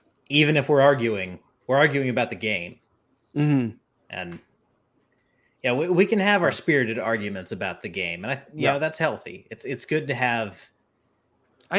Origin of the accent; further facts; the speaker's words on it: the South, United States; I'm sorry, I'm from the South.